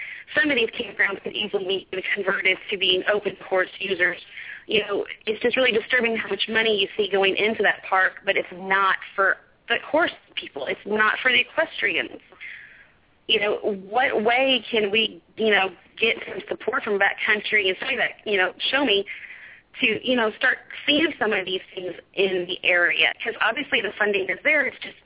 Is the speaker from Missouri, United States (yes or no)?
yes; Missouri, United States; I'm also from Missouri.